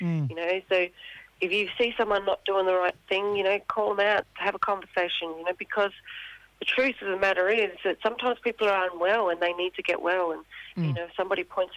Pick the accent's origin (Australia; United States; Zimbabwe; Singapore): Australia; Adelaide, South Australia; So I'm a proud Yunkinjarra Wirunga woman. I'm from South Australia, Adelaide, Sojourner Way. And I now live on the lands of the people of the Kulin Nation, raising my boy here